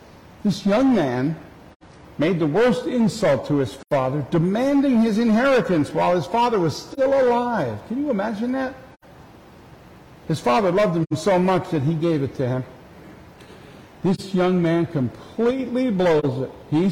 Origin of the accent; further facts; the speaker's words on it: Merrick, New York, United States; the community where I grew up in Merrick, New York, lost many police and firefighters that day.